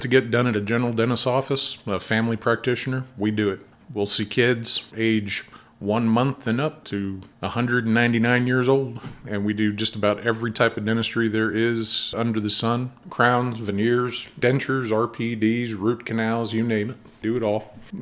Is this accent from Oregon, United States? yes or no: no; El Paso, Texas, United States; I'm from El Paso, Texas, where I spent the last 8 years or so.